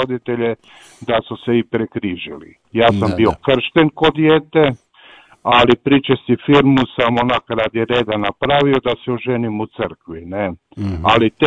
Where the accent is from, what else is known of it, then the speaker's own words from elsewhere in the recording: Zagreb, Zagreb County, Croatia; ja sam odrastao u Novom Zagrebu u Zapruđu, jer sam došao s 2 godine